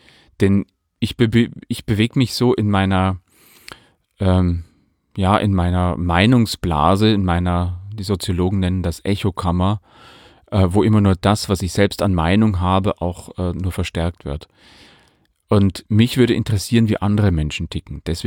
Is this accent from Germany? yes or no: yes; Bavaria, Germany; in der Position des Intendanten und Geschäftsführer der Landestheater Oberpfalz GmbH, also in meiner Heimat.